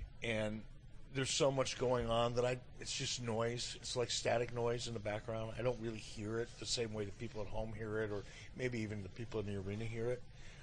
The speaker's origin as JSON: {"language": "English", "town": "Detroit", "region": "Michigan", "country": "United States", "tie": "born or raised there", "said": "Growing up in Detroit as a young kid, you know, in the 60s"}